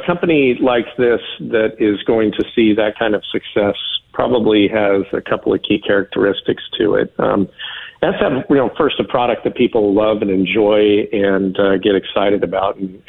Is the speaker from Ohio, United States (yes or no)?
no; Wichita, Kansas, United States; we both grew up in the state of Kansas. She was from Kansas City. I'm from Wichita, Kansas, originally.